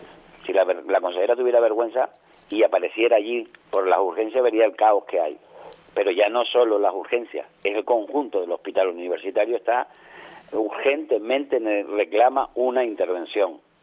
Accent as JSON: {"language": "Spanish", "region": "Canary Islands", "country": "Spain", "said": "todos los habitantes que somos del norte de Tenerife, desde la Laguna Buenavista, más la gente de La Palma"}